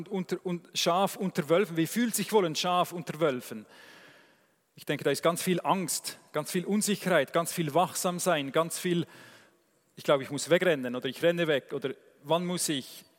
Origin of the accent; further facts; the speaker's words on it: Switzerland; Ist nicht ganz wie bei uns in der Schweiz da an diesen Orten.